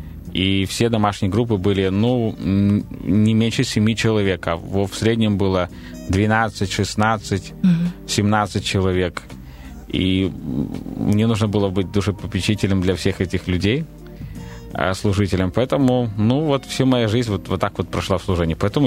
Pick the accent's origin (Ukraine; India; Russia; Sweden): Ukraine; Dnipropetrovsk Oblast; Да, я украинец.